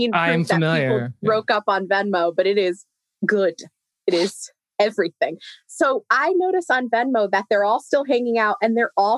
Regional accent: Bridgeport, Connecticut, United States; I'm from Bridgeport, which is on Family Guy.

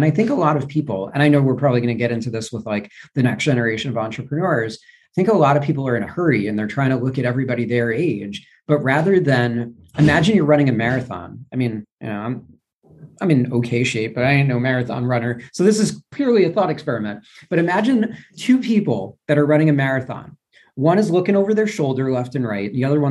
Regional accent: New York, United States; The housing prices on the coast, and I'm from New York originally, are absurd.

